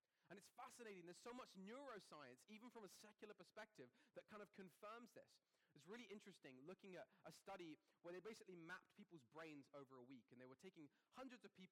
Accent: England, United Kingdom; moved away as an adult; now in Canada; I remember my first Canadian Thanksgiving. I moved from England in 2010. I didn't know very many people, and I was kind of getting connected in Christian community.

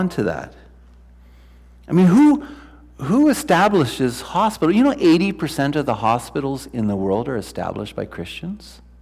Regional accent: China; now in Vancouver, Canada; The first time, when I moved to Vancouver, I came from China and I came to Vancouver.

